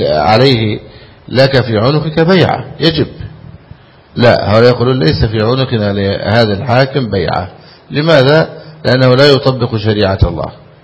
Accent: Egypt; كما عندنا في مصر

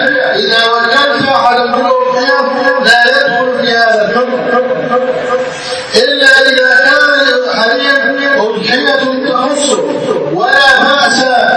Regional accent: Egypt; اللهم احفظ بلدنا مصر

